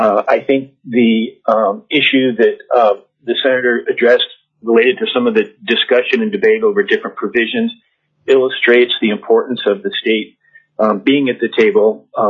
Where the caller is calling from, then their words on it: Kenai, Alaska, United States; I'm connecting today from Kenai, Alaska.